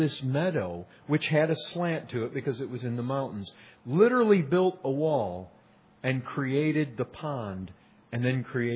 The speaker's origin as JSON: {"language": "English", "region": "Michigan", "country": "United States", "tie": "born or raised there", "said": "We didn't see that where I grew up in Michigan, but that's ants, carpenter ants."}